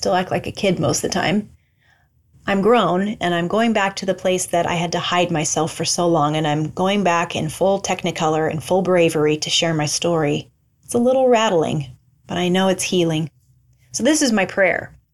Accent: Albia, Iowa, United States; So throughout my, I think, 20 years I grew up in Albia

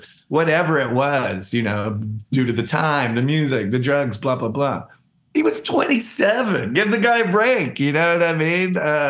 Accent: Atlanta, Georgia, United States; And growing up in Atlanta, people in Atlanta would say, you can't get to it unless you go through it.

